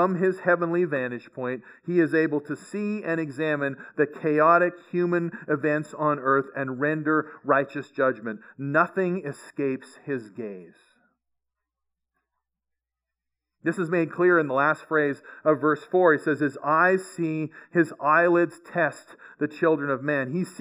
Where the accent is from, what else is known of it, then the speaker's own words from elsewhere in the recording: Canada; Now, I look at this and I go, okay, Canada and my homeland, right?